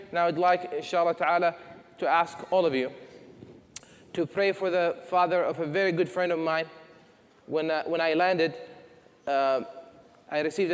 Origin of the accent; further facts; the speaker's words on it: Jeddah, Makkah Province, Saudi Arabia; also born or lived in Harar, Ethiopia; now in United States; So I grew up in Jeddah, so born in Ethiopia, from Harar, ancestors from Yemen, grew up in Jeddah, right, surrounded by the Yemeni culture and the Hijazi culture, which is the western part of Arabia